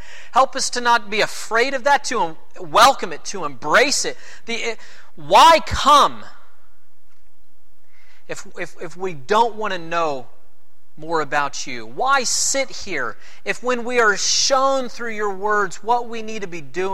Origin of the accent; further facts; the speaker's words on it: the South, United States; Y'all, we're from the South.